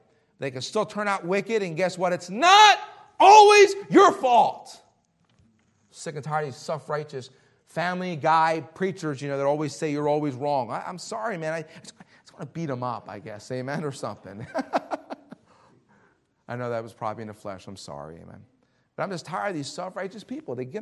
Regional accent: Philadelphia, Pennsylvania, United States; I grew up in Philadelphia. I know what it's like, okay?

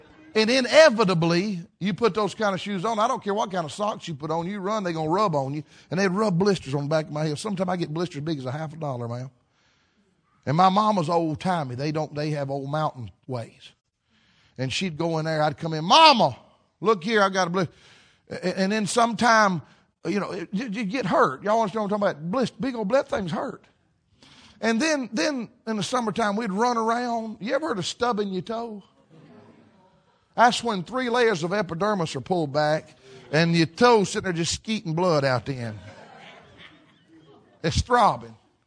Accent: the South, United States; When I was growing up in the South, we went barefooted.

